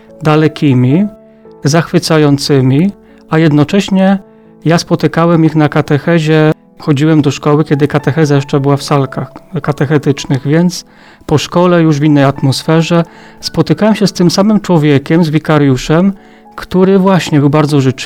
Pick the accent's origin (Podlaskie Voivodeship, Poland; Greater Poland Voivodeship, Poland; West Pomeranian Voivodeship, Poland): Greater Poland Voivodeship, Poland; Nowy Nakwasin; pochodzę z parafii Koźminek, mała miejscowość, Nowy Nakwasin. Tam się wychowałem, pochodzę z wioski. Moi rodzice to są rolnicy.